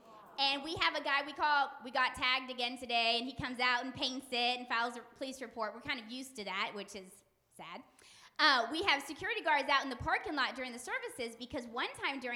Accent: Long Beach, California, United States; I'm from Long Beach, California. This is my first time in North Carolina.

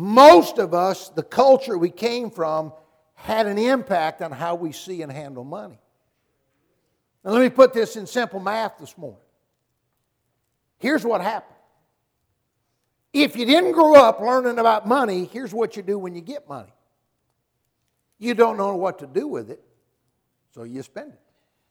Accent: Boonville, Kentucky, United States; I was raised in Boonville, Kentucky. Population 100. True story. But it's worse than that. I actually grew up 17 miles south of Boonville.

